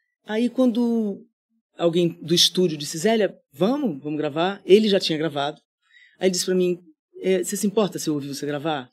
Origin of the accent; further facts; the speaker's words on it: Niterói, Rio de Janeiro, Brazil; Eu sou de Niterói, né?